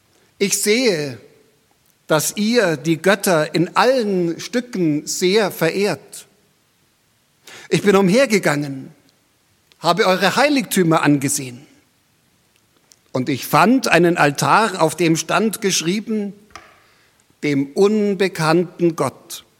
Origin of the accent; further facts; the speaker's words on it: Munich, Bavaria, Germany; Ja, also wir sind in München aufgewachsen, wo sich mein Vater nach dem Zweiten Weltkrieg niedergelassen hat.